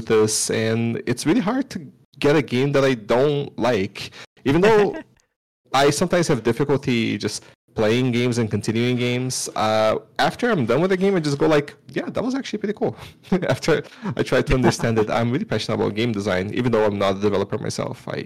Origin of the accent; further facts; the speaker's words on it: Brazil; I'm from Brazil. I've born, raised, lived here, never left Brazil.